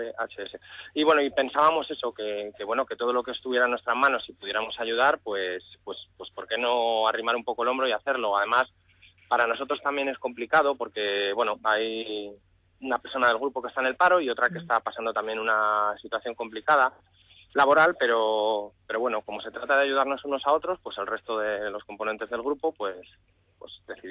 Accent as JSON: {"language": "Spanish", "town": "Madrid", "region": "Community of Madrid", "country": "Spain", "said": "somos de Madrid, la gran mayoría del grupo"}